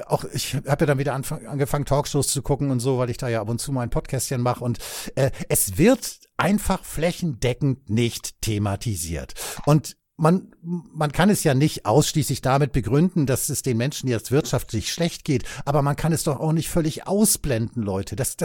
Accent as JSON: {"language": "German", "region": "Hamburg", "country": "Germany", "tie": "born or raised there", "said": "Also ich meine, ich bin da geboren, ich bin da aufgewachsen"}